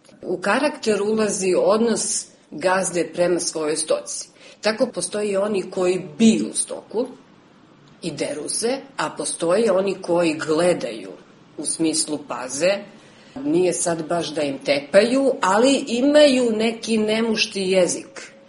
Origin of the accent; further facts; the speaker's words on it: Kućani, Šumadija and Western Serbia, Serbia; also born or lived in Nova Varoš; Nisam baš rođena, ali sam tamo odrasla. Bila sam đak pešak. Rođena sam u Novoj Varoši, a odrasla sam, pa najjednostavnije rečeno, u Murtenici, a selo bi bilo Kućani. U osnovnu školu sam išla u Kućane i u selo Jasenovo.